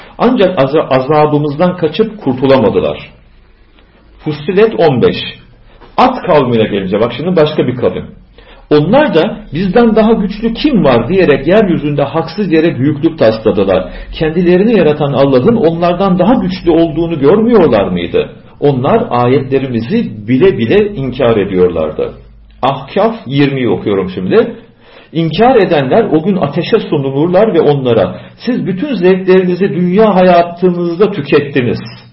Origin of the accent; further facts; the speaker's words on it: Aydın, Turkey; Mesela ben Ege'liyim. Bizim ilçede Afrodisias diye bir antik kent var.